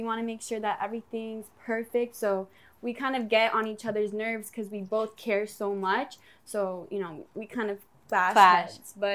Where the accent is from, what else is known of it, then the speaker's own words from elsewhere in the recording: Malta; We're from Malta and then from Italy, which is the island above it. So we're repping Italy and Malta.